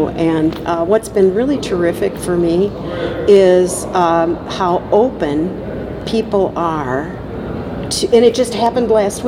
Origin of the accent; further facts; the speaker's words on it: Baraboo, Wisconsin, United States; well, I'm from Baraboo where the tornadoes, you know, don't hit down because of the bluffs.